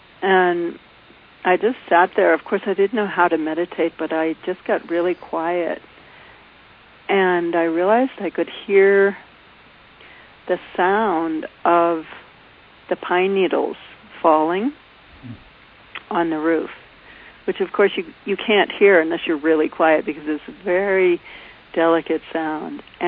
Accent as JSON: {"language": "English", "region": "New Hampshire", "country": "United States", "tie": "born or raised there", "also_born_or_lived": "Maine", "said": "Well, I grew up in New England, born in Maine, and then from 8 years on, grew up in New Hampshire."}